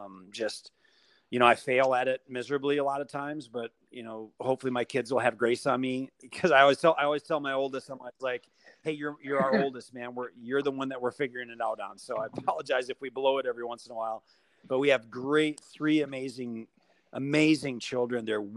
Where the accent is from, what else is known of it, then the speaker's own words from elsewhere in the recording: Mauston, Wisconsin, United States; now in Phoenix, United States; But both my wife and I, we grew up in Mauston, Wisconsin, small little town in Wisconsin, and had a, you know, great life.